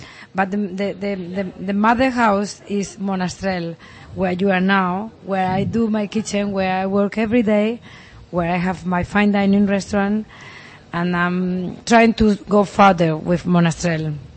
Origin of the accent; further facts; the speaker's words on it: Alicante, Valencian Community, Spain; English is a second language; also born or lived in Castile; And my mother was from Asturias, but I always live here. I mean, I'm 54, and I live 50 years in Alicante